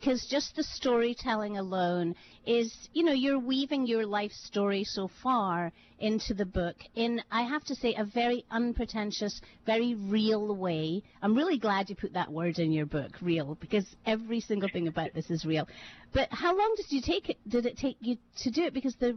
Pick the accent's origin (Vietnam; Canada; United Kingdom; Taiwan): United Kingdom; Scotland; now in Hawaii, United States; ever since I came to Hawaii from Scotland, people have talked about, oh, Hawaii is this big melting pot.